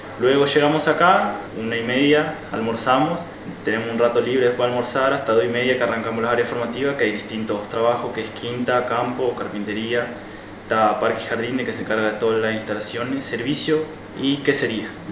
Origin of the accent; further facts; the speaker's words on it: Baltasar Brum, Artigas, Uruguay; Baltasar Urún, cerca de Salto, más o menos. Un pueblito ahí de unos 3.000 habitantes.